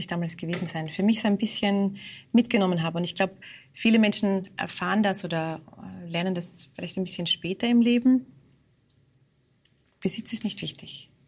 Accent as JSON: {"language": "German", "region": "Vienna", "country": "Austria", "tie": "born or raised there", "said": "Also für mich wird Simmering immer ganz besonders sein, weil das ist der Bezirk, wo ich geboren bin und aufgewachsen bin."}